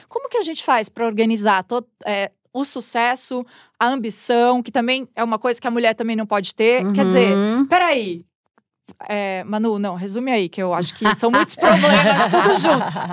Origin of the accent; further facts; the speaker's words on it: Araraquara, São Paulo, Brazil; born there; eu nasci em Araraquara e eu falava, não vejo a hora de crescer, mudar para São Paulo e trabalhar e ter minhas coisas